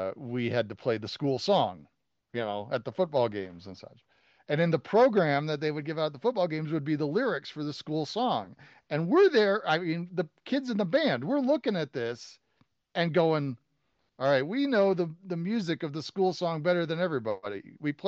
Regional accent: Chicago, Illinois, United States; And I'm from Chicago originally. And so, of course, I know Bozo.

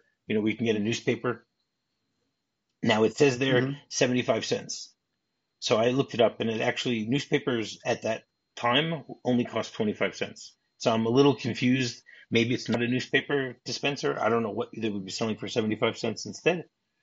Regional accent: Midwest, United States; I mean, I'm from the Midwest, so, I would say stop off in Detroit.

